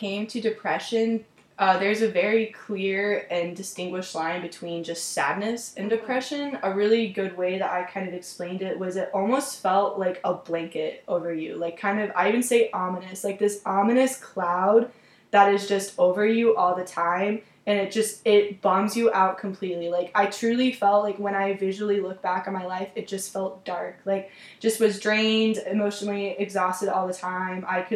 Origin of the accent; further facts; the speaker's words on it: Phoenix, Arizona, United States; I'm from Phoenix, Arizona. I'm currently a junior at the U of A studying public health